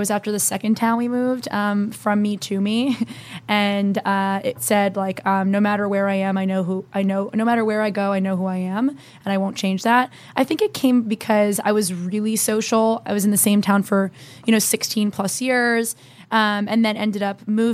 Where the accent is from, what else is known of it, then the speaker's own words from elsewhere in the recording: New Jersey, United States; So I grew up in New Jersey. Moved 3 times growing up